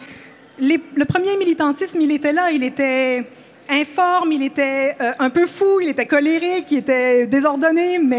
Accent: Limoges, Ontario, Canada; Hein, Limoges, Ontario, oui.

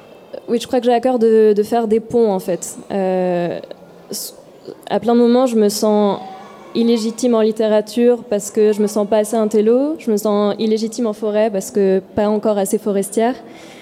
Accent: Auvergne-Rhône-Alpes, France; now in Paris, France; Donc parfois je rappelle que je viens de l'Ain.

